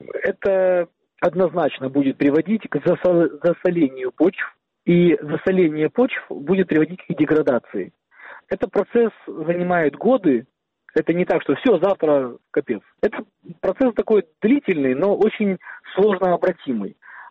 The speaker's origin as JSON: {"language": "Russian", "town": "Krasnoperekopsk", "region": "Crimea", "country": "Ukraine", "said": "я сам из этих районов. Я из Красноперекопска"}